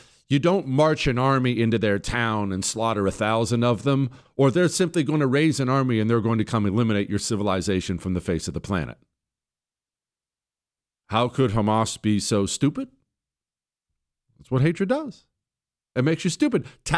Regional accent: United States; Because I'm an American, I chose the Chipotle ranch option.

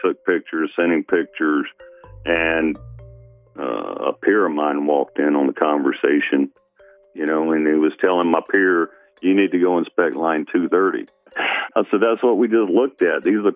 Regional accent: Louisiana, United States; I'm originally from Louisiana. I'm a Louisiana boy.

